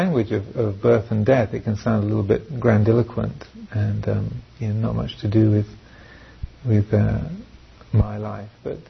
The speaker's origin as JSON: {"language": "English", "region": "England", "country": "United Kingdom", "lives_now": "Redwood Valley, United States", "said": "I am a man, I am an English person, I live here in Redwood Valley"}